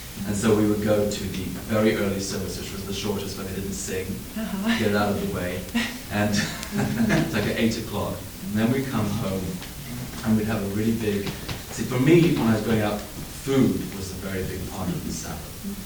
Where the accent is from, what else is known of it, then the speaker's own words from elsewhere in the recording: England, United Kingdom; And I grew up in England